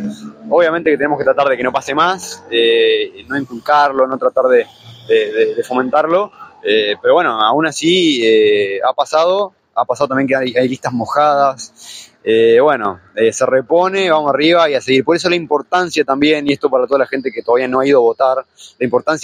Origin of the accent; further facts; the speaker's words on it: Salta, Argentina; mañana todos nos despertamos, seguimos siendo salteños